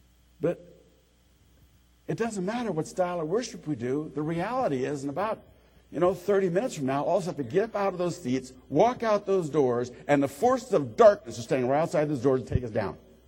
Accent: Roseville, California, United States; And this is in Roseville. I'm from the Rockland area, Roseville.

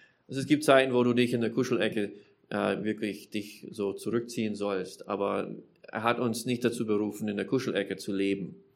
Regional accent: Germany; born there; ich bin auch Amerikaner, ich bin so ein Mischding, bin hier geboren

